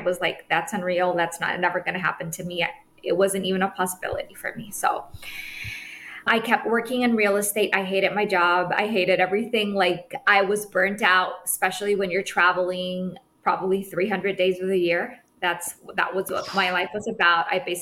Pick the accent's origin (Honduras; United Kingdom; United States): Honduras; My backstory is I was actually born and raised in Honduras.